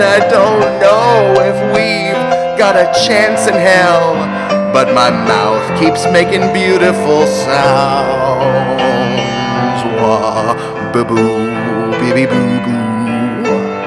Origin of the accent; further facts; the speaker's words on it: United States; You know, I'm so jet lagged. I'm from America, you can tell by looking at me.